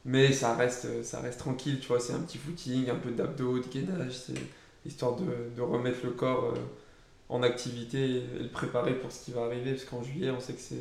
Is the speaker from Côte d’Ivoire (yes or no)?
no; Annecy, Auvergne-Rhône-Alpes, France; born there; Je suis né à Annecy.